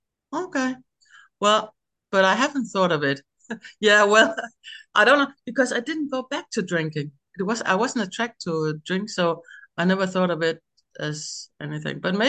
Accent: Denmark; I'm from Denmark. I'm 59.

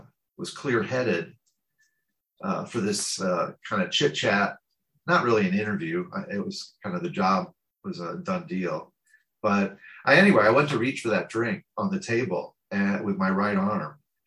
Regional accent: St. Louis, Missouri, United States; born there; So I'm American. I was born in the Midwest of the United States in a city called St. Louis.

